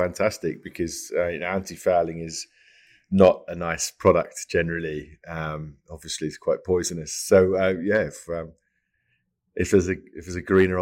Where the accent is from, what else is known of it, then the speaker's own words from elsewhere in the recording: Australia; So basically, when my generation growing up in Australia